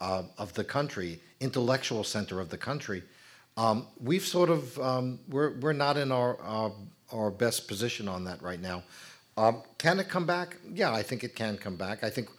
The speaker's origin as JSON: {"language": "English", "town": "Los Angeles", "region": "California", "country": "United States", "said": "I don't advertise actively that I come from Los Angeles, in the sense that it has no cachet, it has less cachet, except in the middle of the winter. California's lost its mojo."}